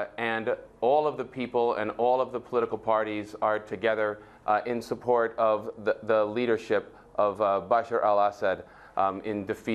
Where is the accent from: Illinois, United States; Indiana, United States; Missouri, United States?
Illinois, United States; Chicago; my hometown of Chicago